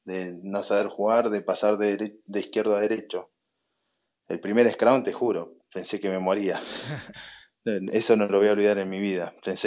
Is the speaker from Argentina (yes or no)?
yes; Mar del Plata, Buenos Aires Province, Argentina; Aunque yo soy de Mar del Plata y amo Punta Mogotes, toda mi ciudad